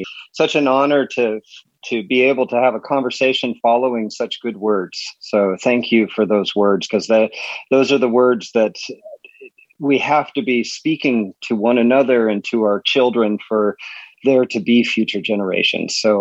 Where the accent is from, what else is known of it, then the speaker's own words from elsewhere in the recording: Pasadena, California, United States; born there; I was born in Pasadena in the mid 60s